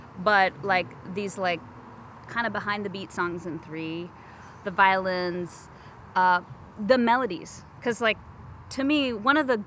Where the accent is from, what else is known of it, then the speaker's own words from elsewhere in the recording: Austin, Texas, United States; Now, growing up in Austin, I was exposed to country music everywhere.